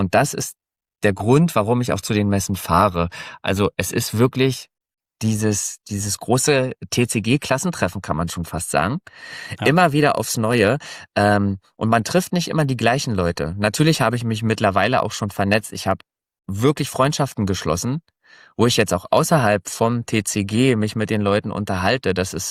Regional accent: Frankfurt, Brandenburg, Germany; Ich komme hier aus Berlin, Richtung Berlin, Brandenburg, Frankfurt an der Oder, kann man ja so sagen. Das ist ja schon fast Polen. Also wir haben ja hier die Grenze.

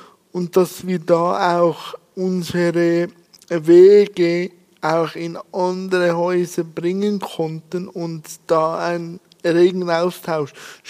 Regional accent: Switzerland; sagt man bei uns in der Schweiz so.

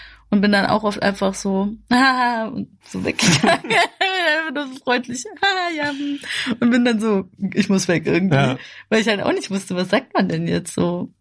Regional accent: Germany; weil er anscheinend gemerkt hat, wir sind halt Deutsche.

